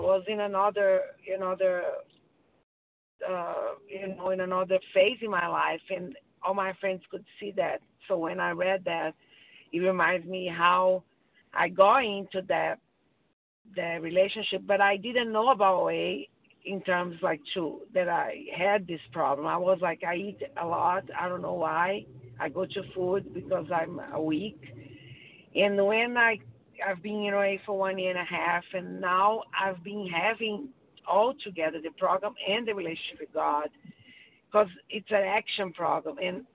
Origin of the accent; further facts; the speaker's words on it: Connecticut, United States; Hi, good morning. … from Connecticut. I'm a recovered compulsive eater